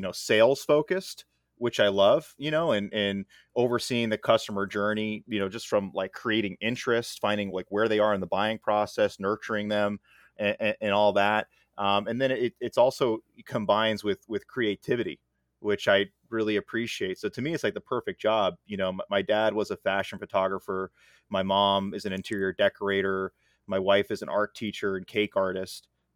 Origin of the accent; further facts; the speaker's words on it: New Jersey, United States; I'm born and raised in New Jersey.